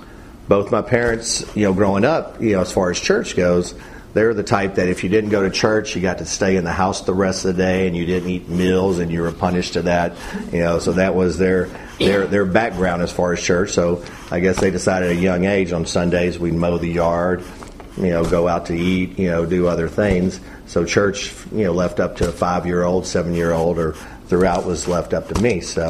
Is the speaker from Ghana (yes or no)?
no; Angleton, Texas, United States; I grew up in Angleton, as y'all probably heard last night. You know, all know it's a big metropolis down there. Had two parents in the household, no brothers or sisters, so kind of like a spoiled only child for the most part down there.